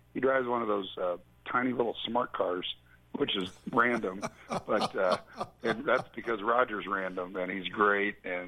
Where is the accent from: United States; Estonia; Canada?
United States; Kansas City; And I'm from Kansas City, so playing at Kansas 45 minutes away was a no-brainer if they wanted me.